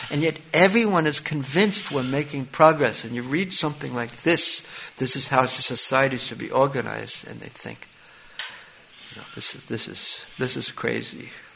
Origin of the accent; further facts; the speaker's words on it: New York, United States; I remember when I was growing up in New York, I was living fairly close to an airport.